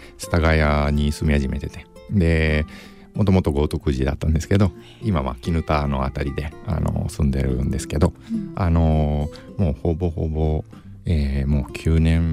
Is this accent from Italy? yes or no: yes; Italy; Japanese is a second language; now in Japan; たまたま家の近くにイタリアですけど日本の日本語学校があって、